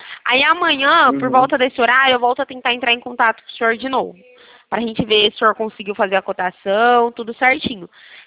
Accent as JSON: {"language": "Portuguese", "region": "São Paulo", "country": "Brazil"}